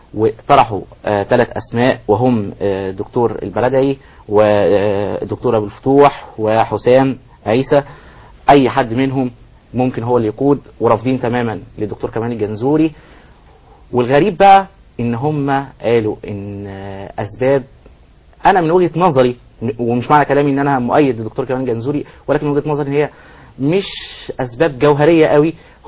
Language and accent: Arabic; Egypt; كتير مننا كمصريين كنا زعلانين